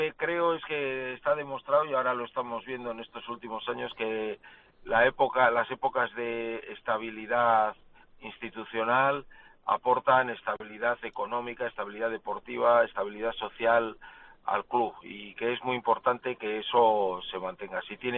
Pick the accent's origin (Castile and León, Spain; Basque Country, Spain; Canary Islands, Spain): Basque Country, Spain; Bilbao; como bilbaíno